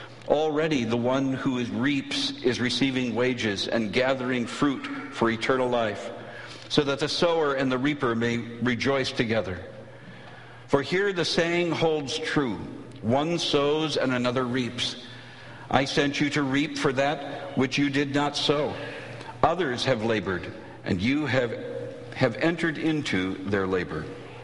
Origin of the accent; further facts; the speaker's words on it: Minnesota, United States; for those of you who might not know, I grew up in Minnesota.